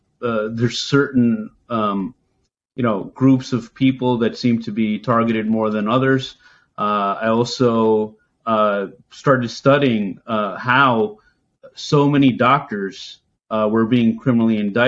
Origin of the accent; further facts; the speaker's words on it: New York, United States; also born or lived in Philadelphia; I was born in Philadelphia, grew up in upstate New York, went to Rensselaer Polytechnic Institute, which is an engineering school.